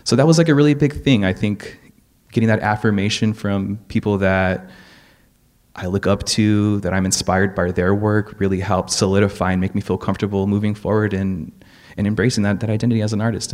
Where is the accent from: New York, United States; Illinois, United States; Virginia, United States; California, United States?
California, United States; Gardena; I grew up in a working class community. I'm from the South Bay. I grew up in Gardena from, yeah, working class family.